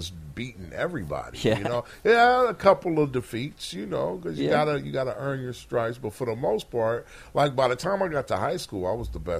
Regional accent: California, United States; I came to Sacramento from Southern California. He came there from Oakland.

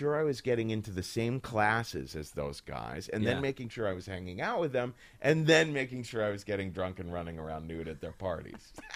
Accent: Ohio, United States; because I was this kid from Ohio who was raised in a very, very Catholic family.

